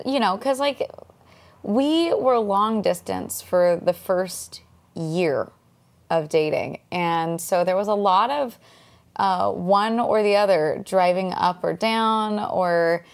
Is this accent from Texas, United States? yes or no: no; California, United States; So both Deuter and I grew up in Humboldt County, but we grew up at kind of opposite ends of the county.